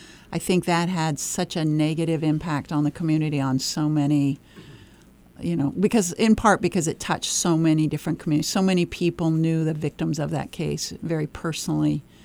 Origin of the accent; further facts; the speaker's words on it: Oakland, California, United States; Well, I'm from Oakland, so yes.